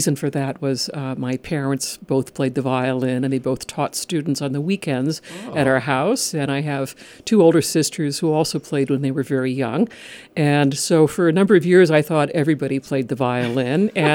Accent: Illinois, United States; also born or lived in New York City / Boston / Belgium; now in Connecticut, United States; but I hail originally from the Midwest. I'm from Illinois many, many years back, but I've lived principally in New York City over the years, although I've lived in the Boston area

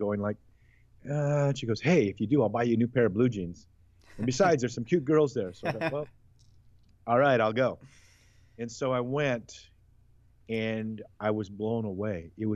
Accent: Hawaii, United States; as you know, I'm from Hawaii, and we just get to know each other.

